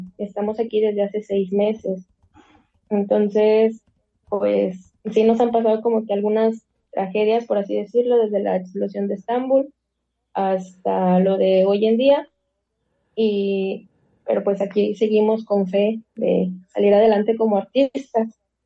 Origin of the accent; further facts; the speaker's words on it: Guerrero, Mexico; Yo soy del estado de Guerrero y pues estoy un poquito acostumbrada a los movimientos sísmicos